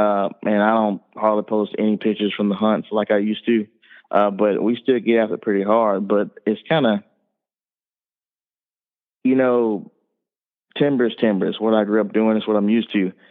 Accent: Arkansas, United States; We did it for fellowship, but as a kid growing up in Arkansas, that's just what you do.

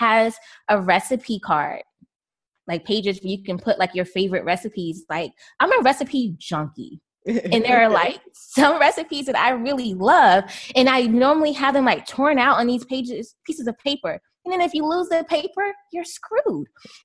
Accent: the South, United States; we're from the South. So I grew up on this dish called stewed chicken and rice.

